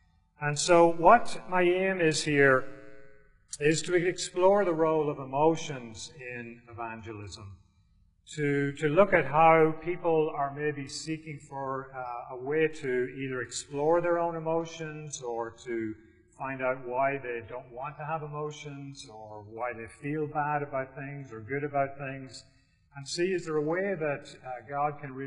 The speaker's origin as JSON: {"language": "English", "country": "Ireland", "tie": "born or raised there", "moved": "as an adult", "lives_now": "Ohio, United States", "said": "For those of you that don't know me, I was brought up in Ireland. I came to Ohio State where I was a PhD student"}